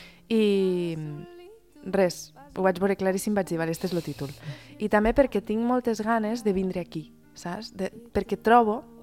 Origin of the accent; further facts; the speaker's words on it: Barcelona, Catalonia, Spain; born there; jo vinc d'aquí, encara que he nascut a Barcelona